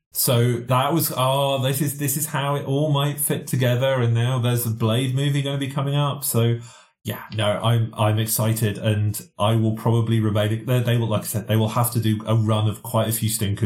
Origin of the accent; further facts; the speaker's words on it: United States; well, how's that going to feel like to me growing up in America?